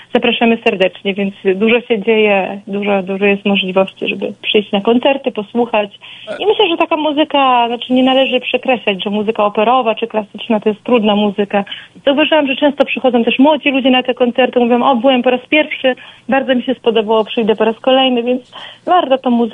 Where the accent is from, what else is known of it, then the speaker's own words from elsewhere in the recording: Wrocław, Lower Silesian Voivodeship, Poland; born there; Urodziłam się we Wrocławiu